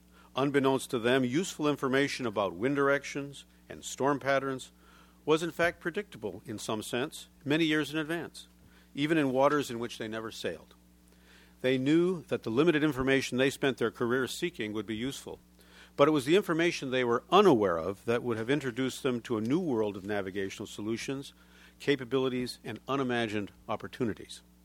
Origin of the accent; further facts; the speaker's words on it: Los Angeles, California, United States; a climate change conference of the governors in Los Angeles, which is my hometown